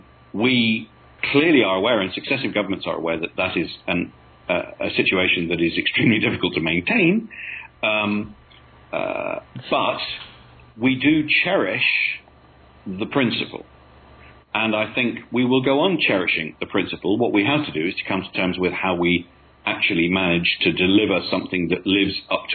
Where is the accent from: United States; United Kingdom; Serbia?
United Kingdom; as I say, being British, I find that very difficult to talk about.